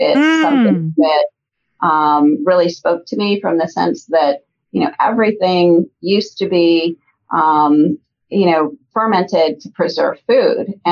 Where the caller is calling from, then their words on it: Cottonwood, Arizona, United States; today I'm calling you from our headquarters where our brewery is located in Cottonwood, which is right outside of Sedona, about 20 minutes.